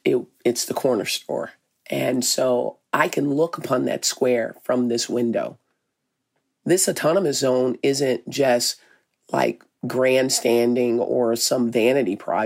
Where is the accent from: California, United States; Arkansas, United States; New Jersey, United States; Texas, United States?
Arkansas, United States; Now I'm from Arkansas. I didn't know what sketchy meant.